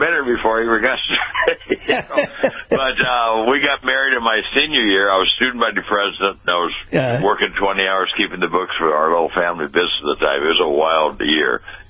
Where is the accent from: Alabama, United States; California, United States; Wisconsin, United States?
California, United States; Pasadena; born or raised there